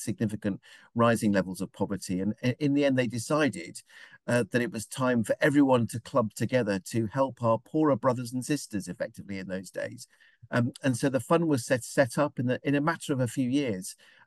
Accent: South East England, United Kingdom; also born or lived in Durham; I grew up in Surrey, in the gin and jag belt of Surrey, which is a tremendous privilege, I'm aware. And then I spent 3 years studying geography in Durham University.

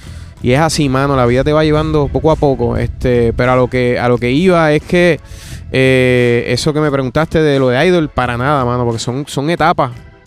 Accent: Humacao, Puerto Rico; Aquí yo nací, mano, aquí estudié.

